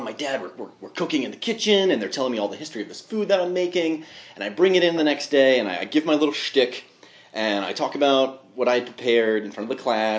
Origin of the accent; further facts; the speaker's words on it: Elizabeth, New Jersey, United States; I grew up in Elizabeth, so it's a pretty urban district right near Newark, New Jersey.